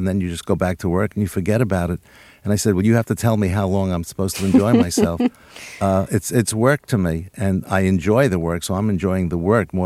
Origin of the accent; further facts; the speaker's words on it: New York, United States; Yes, when I was growing up in New York, we lived on the third floor, so I walked up there.